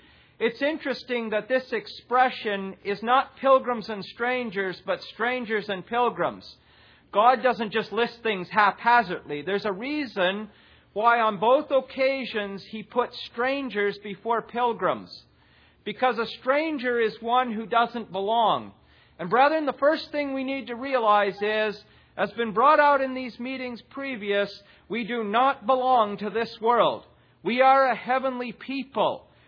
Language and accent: English; Canada; As a Canadian citizen, when I stand at an immigration desk, a U.S. immigration desk, the first question they ask me is, what's your citizenship? And I tell them I'm a Canadian.